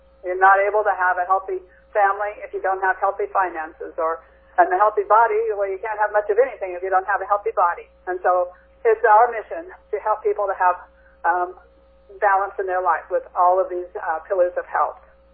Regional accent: British Columbia, Canada; even in where I grew up in Okanagan, they had tested them all up there.

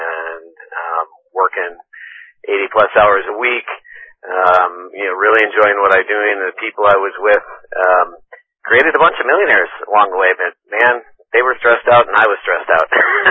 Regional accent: Wisconsin, United States; now in California, United States; I grew up in Wisconsin and came to California by way of Boston College out there and studied to be an electrical engineer

